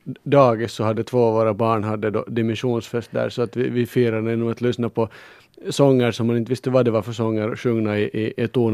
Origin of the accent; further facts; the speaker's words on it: Pojo, Uusimaa, Finland; jag tror jag fick 500 mark för jag var från Pojo.